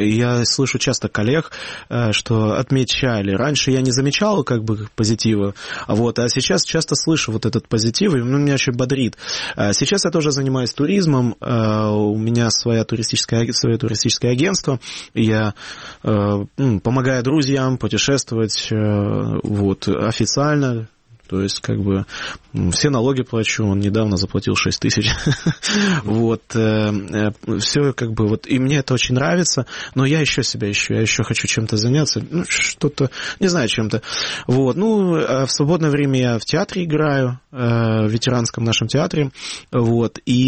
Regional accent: Yevpatoria, Crimea, Ukraine; евпаторийский, я крымский украинец.

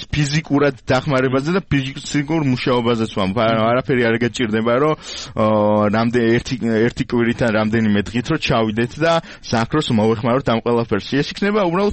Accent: Tbilisi, Georgia; ჩვენ თბილისელები ვართ

